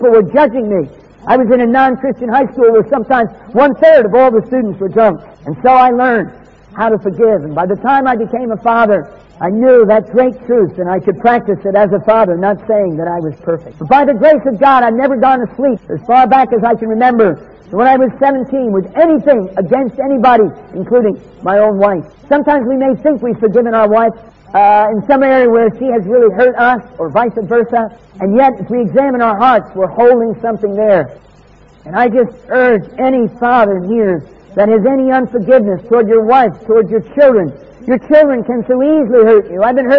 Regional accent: New Jersey, United States; born there; American born in New Jersey with an American passport. You think a character like me can be accepted as British, you must be drunk.

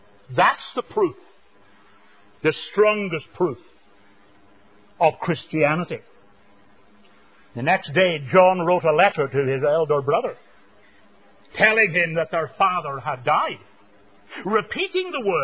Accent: Enniskillen, Northern Ireland, United Kingdom; I know Epworth better than my hometown of Enniskillen.

